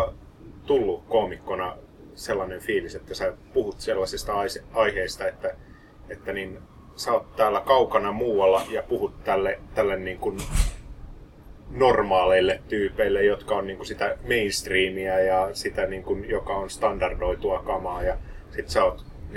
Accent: Tervakoski, Kanta-Häme, Finland; Hei, mä oon Tervokoskelta.

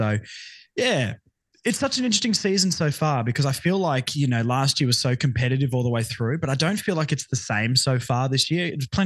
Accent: Tasmania, Australia; because I grew up in Tasmania and my parents are from Sydney, so it was no connection with family.

